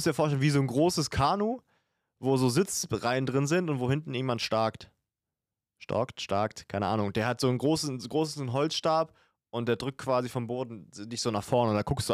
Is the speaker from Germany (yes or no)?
yes; Brandenburg, Germany; Ich komme ja aus einer sehr, sehr schönen Gegend. Ich komme aus dem Spreewald.